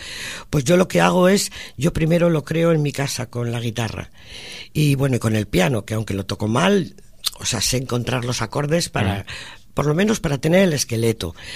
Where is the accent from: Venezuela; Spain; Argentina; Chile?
Spain; Laredo, Cantabria; me quedan unos años muy bonitos para poder trabajar por mi pueblo, por todo lo que me gusta, y eso es lo que voy a hacer. Y ahora pues me gustaría vivir más tiempo en Laredo